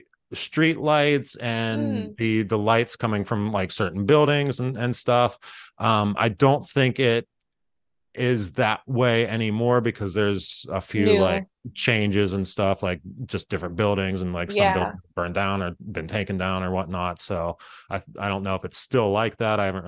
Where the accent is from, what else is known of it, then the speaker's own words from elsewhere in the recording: Freeport, Pennsylvania, United States; And, you know, I grew up in Freeport, which is a very small town. I think the population right now is like 1700.